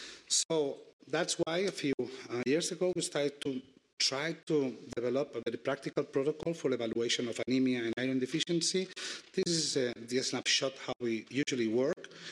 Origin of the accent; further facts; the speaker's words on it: Barcelona, Catalonia, Spain; English is a second language; this is the map of Barcelona, and I come from Barcelona, obviously.